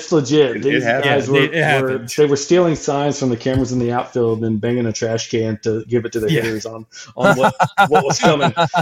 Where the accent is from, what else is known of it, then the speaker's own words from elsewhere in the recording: Houston, Texas, United States; also born or lived in Maryland / Washington, D.C.; So I grew up and lived in Maryland for a little bit, lived in for oh. D.C. for a little bit. But for oh. the most part, for 99% of my life, it's been here in Houston.